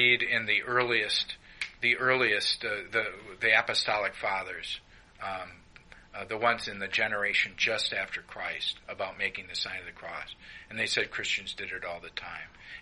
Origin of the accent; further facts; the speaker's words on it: Milwaukee, Wisconsin, United States; And so when I was growing up in Milwaukee with all my Catholic friends